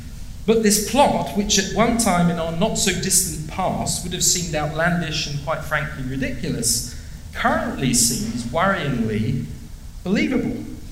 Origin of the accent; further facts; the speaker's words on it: England, United Kingdom; now in Canada; I'm not from Australia. I'm from England, so I've been here for about 5 years, and I'm now a permanent resident of this nation, so I'm almost half Canadian, well on the way.